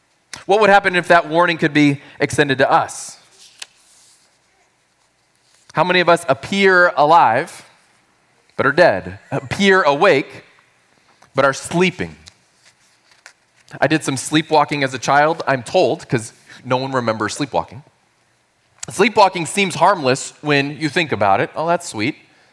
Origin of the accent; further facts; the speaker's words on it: San Antonio, Texas, United States; I'm from San Antonio, Texas. That's my original home.